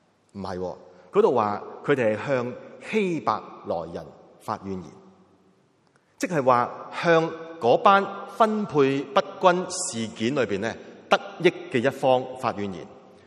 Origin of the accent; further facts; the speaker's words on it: China; 我哋中国人呢其实就系一个咁嘅处境嚟嘅。